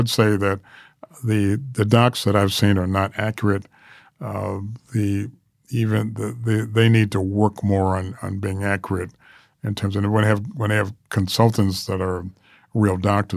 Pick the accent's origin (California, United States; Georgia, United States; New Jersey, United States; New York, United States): New York, United States; New York City; because I grew up with the New York Times and New York, because I'm a New Yorker originally